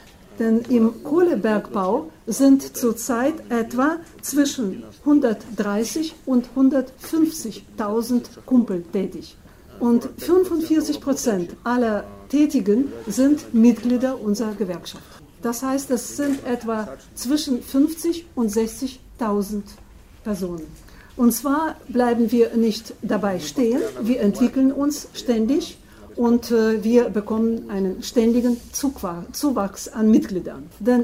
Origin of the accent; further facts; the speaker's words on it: Donbas, Ukraine; German is a second language; moved away; Ich wurde geboren und bin aufgewachsen in Donbass. Mit 15 Jahren war ich schon im Bergwerk.